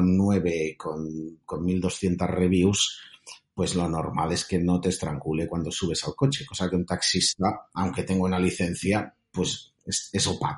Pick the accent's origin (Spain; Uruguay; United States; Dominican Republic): Spain; Barcelona, Catalonia; soy de Barcelona